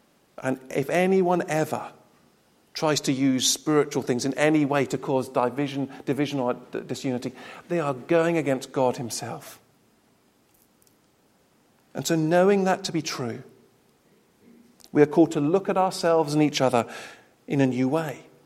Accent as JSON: {"language": "English", "country": "United Kingdom", "said": "we're British for a start, so we don't do that sort of thing."}